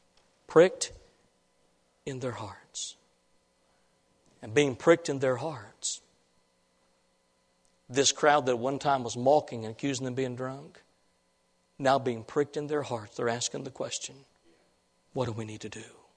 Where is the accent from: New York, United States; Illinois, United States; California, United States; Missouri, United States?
Illinois, United States; When I was growing up in the little church where I grew up in Illinois